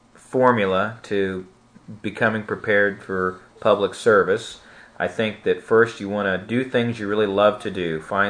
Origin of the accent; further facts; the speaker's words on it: Liberty, United States; Well, I've been in Liberty since I was in the second grade, and Liberty's changed a lot in that time, but it's always been a great place to live.